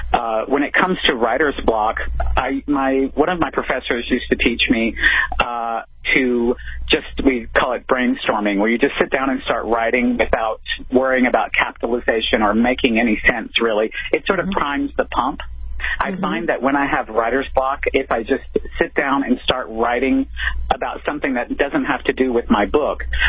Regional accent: the South, United States; born or raised there

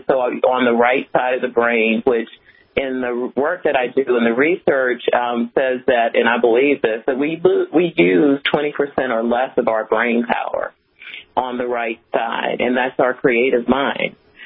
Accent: Brooklyn, New York, United States; Brooklyn, which at the time I grew up was, you know, inner city with a lot of...

